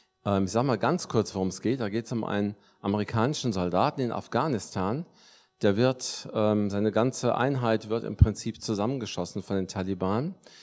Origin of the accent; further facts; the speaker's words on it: Germany; also born or lived in Lebanon; meine Eltern sind Palästinenser. Ich komme aus dem Libanon. Gebürtig, aber bin seit dem dritten Lebensjahr hier schon in Deutschland. Deswegen merkt man das eigentlich überhaupt nicht mehr.